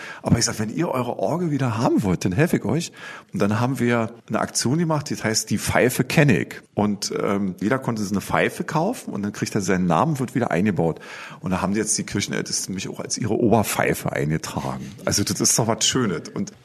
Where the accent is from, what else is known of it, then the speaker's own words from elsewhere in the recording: Brandenburg, Germany; born there; accent: Brandenburg dialect; dass ich bin ja aus dem Osten geboren und spreche auch brandenburgisch.